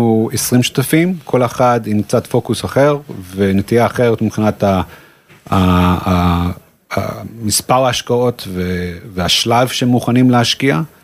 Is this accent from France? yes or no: no; United States; moved away as an adult; also born or lived in South Africa; now in Israel; נולדתי בדרום אפריקה, גדלתי בארצות הברית, עליתי לארץ בגיל 22, אחרי שסיימתי תואר ראשון, והתגייסתי.